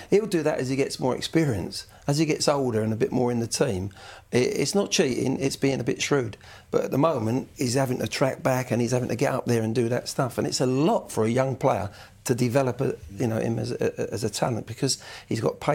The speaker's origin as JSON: {"language": "English", "region": "England", "country": "United Kingdom", "said": "And I'm delighted he has, as an Englishman."}